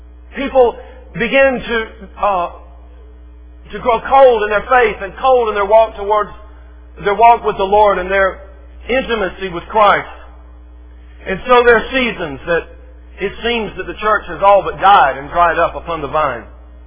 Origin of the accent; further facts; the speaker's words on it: the South, United States; when I was growing up in the South, we'd have a week-long meeting once each summer, the specific week of August every summer.